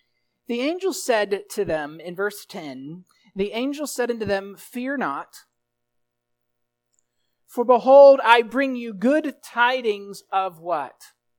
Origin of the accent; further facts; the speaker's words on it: Pennsylvania, United States; accent: Pennsylvania; When I say the word Christmas with my Pennsylvania accent, I say Christmas, and it sounds like Christmas.